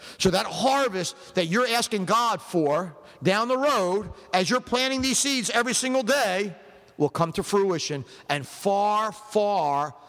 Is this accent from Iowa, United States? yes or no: no; Philadelphia, Pennsylvania, United States; when I was growing up in Philadelphia, John Wanamaker was the biggest department store in Philadelphia areas.